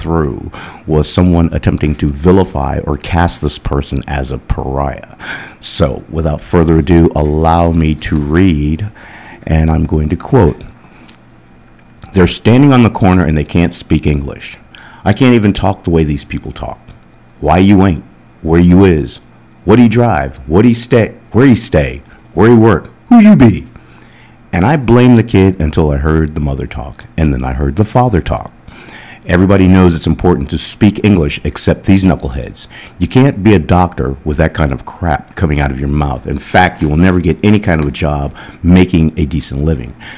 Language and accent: English; Connecticut, United States; I can even remember the first time I was on a bus, and I grew up in Connecticut, and the bus driver told my mom he wasn't going to put the bus in motion until I sat in the back with her.